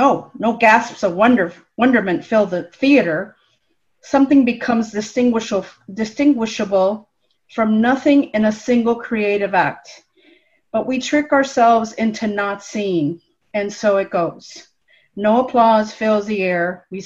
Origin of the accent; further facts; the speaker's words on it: Miami, Florida, United States; from Miami.